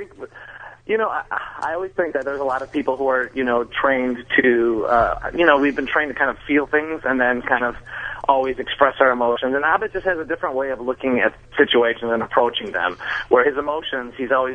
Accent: Chicago, Illinois, United States; now in Los Angeles, United States; I started at Second City probably, 2003, 2004, and moved to Los Angeles in 2005. I'm from Chicago.

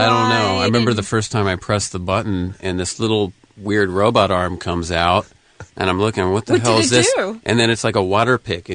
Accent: California, United States; I grew up around Olympic and Hoover, you know, in that little area right. in the 70s and 80s.

